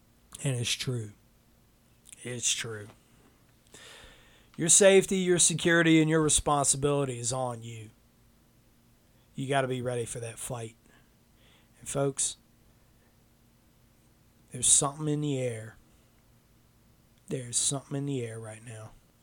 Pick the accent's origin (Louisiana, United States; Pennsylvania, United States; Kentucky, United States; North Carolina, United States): North Carolina, United States; We're both from North Carolina